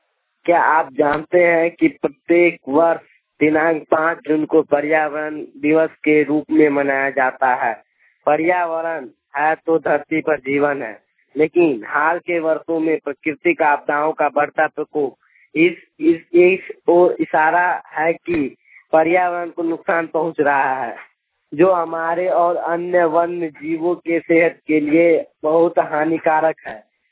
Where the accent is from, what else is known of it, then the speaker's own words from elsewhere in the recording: Pindarus, Bihar, India; ग्राम Muhammadpur, post पिंडारुस, थाना कमतौल, जिला Darbhanga, pin code 847306 का निवासी हूँ।